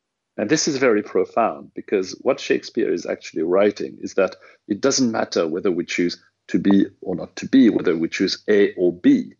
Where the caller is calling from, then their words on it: London, United Kingdom; because I'm calling from London